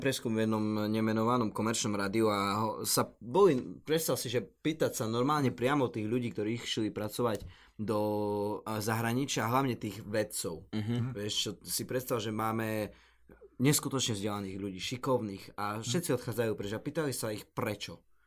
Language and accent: Slovak; Prešov, Prešov Region, Slovakia; tam som býval asi rok aj pol, ale to je 6 km od Prešova, takže v podstate som nebýval nejak mimo Prešova. Som Prešovčan od narodenia.